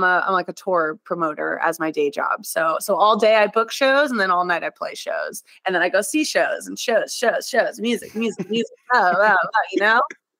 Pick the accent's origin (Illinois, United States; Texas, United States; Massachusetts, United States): Massachusetts, United States; Horrible seats at the, I think it was at the TD Garden. I was from Massachusetts.